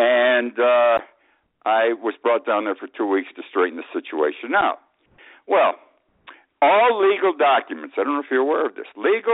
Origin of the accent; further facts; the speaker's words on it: Utica, New York, United States; I was born and raised in Utica, New York. Utica, New York is upstate New York. My city is in the heart of the Mohawk Valley.